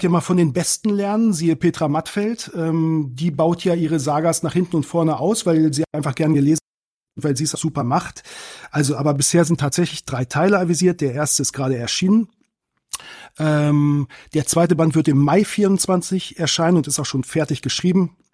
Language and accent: German; Braunschweig, Lower Saxony, Germany; Ich bin tatsächlich im Zonenrandgebiet aufgewachsen. Ich hatte ja vorhin gesagt, gebürtiger Braunschweiger, aber vor allem die Familie meines Vaters lebte in Walkenried im Harz, exakt 1 Kilometer von den Grenzbefestigungen entfernt.